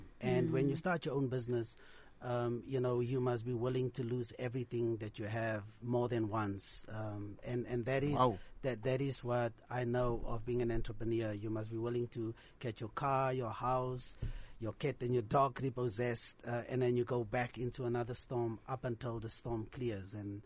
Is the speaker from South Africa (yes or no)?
yes; Eersterust, South Africa; You know, I grew up in Estres, finished my school, primary and secondary at Jacaranda and the Yellow School. Ek is trots op my gemeenskap. My Estres bloed loop diep in my hare in.